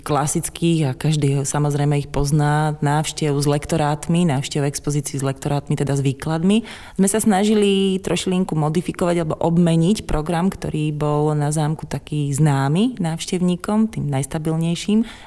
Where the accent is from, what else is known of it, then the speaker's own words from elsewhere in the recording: Zvolen, Banská Bystrica Region, Slovakia; Ja som pôvodne Zvolenčanka